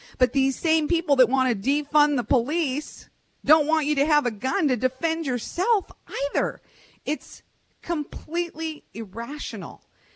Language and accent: English; United States; I mean, I'm an American. I have freedom of speech